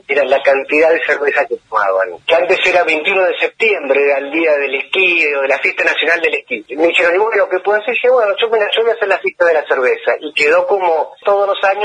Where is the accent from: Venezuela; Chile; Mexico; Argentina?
Argentina; Buenos Aires; born there; Nací en Buenos Aires, fui comisario de aerolínea, fabriqué ropa